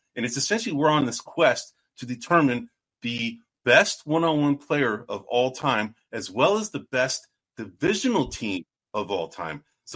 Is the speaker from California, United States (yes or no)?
yes; San Francisco, California, United States; we are also known as … because we're both from San Francisco, right?